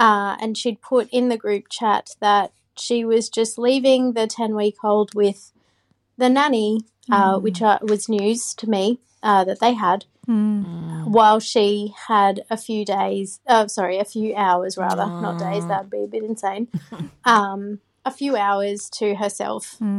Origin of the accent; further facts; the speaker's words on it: Queensland, Australia; I'm from Queensland.